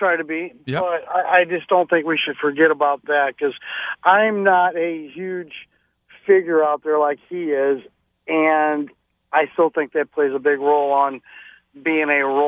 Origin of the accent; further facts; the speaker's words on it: St. Louis, Missouri, United States; Born and raised in St. Louis.